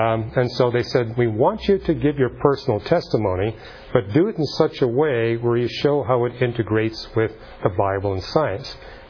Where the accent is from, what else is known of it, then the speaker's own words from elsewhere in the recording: British Columbia, Canada; And I talked about how I was raised in British Columbia.